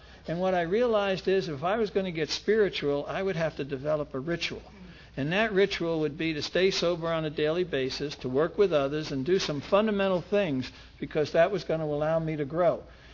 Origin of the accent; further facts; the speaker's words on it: Brooklyn, New York, United States; And I'm from Brooklyn. We do catch and fillet, you know, like a...